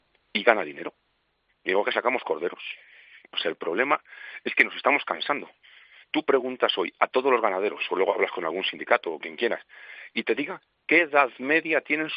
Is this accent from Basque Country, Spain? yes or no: no; Segovia, Castile and León, Spain; Como te he dicho, soy de Segovia.